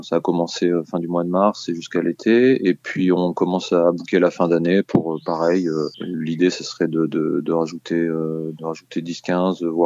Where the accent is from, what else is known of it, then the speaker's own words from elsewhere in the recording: Auvergne-Rhône-Alpes, France; Alors moi, je suis de l'Allier, donc c'est un peu l'autre extrémité de l'ex-région Auvergne